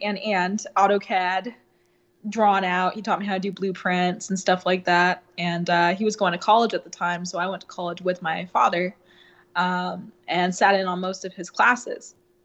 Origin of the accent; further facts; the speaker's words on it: Plano, Texas, United States; also born or lived in Indiana; That's where I was born. And I grew up in North Texas in Plano, Texas, which is an all-American city.